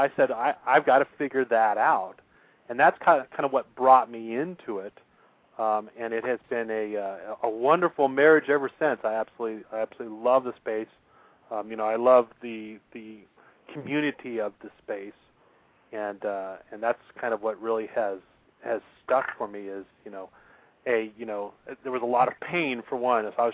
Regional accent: Los Angeles, California, United States; because I grew up in Los Angeles, so the only thing that gets me excited is when our local lake freezes over

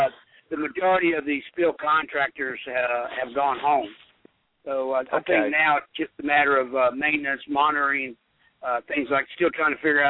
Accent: Louisville, Kentucky, United States; from Louisville, Kentucky.

